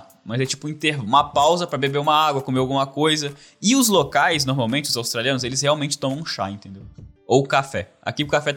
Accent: Brazil

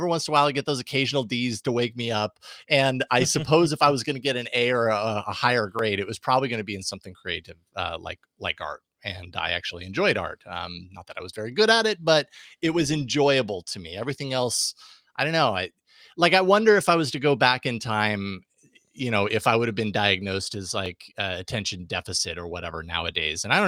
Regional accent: Boise, Idaho, United States; I also, you know, growing up in Boise, you know, Boise's changed a lot. No question. When I was a kid, it was a pretty small, it felt very small.

